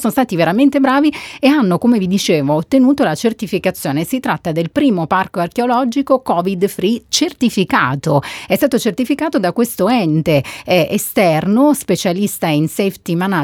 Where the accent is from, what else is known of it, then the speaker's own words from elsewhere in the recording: Sicily, Italy; Vabbè, ho fatto un po' uno spot alla mia terra, però dico davvero, insomma, la Valle dei Templi è un luogo che almeno una volta nella vita dovete vedere